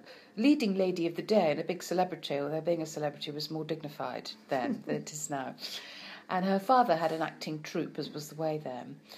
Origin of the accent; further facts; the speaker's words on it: United Kingdom; being British myself